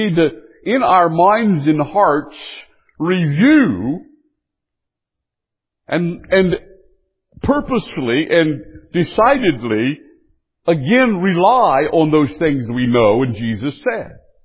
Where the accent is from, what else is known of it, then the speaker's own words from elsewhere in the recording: West Virginia, United States; There used to be a weather person on one of the three channels we got back when I grew up in West Virginia. Channel 3 in Huntington.